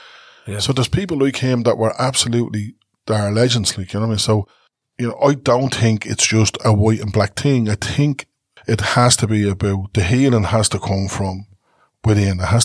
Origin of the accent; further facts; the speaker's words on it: Ireland; I'm not white, I'm Irish